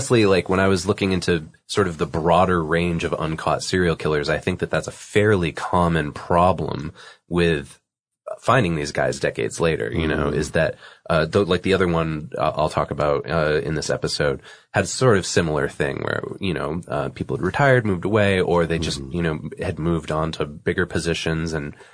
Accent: Boston, Massachusetts, United States; I chose to look deeper into this one because I'm from the Boston area, and New Bedford's pretty close to Boston, Massachusetts

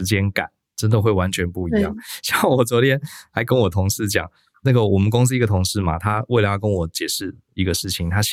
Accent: Taiwan; 我们从小在台湾长大的，你永远会觉得我是一个螺丝钉

